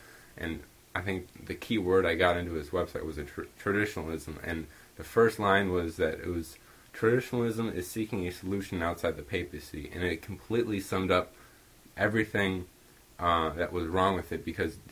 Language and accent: English; Illinois, United States; I'm 22. I came from Illinois.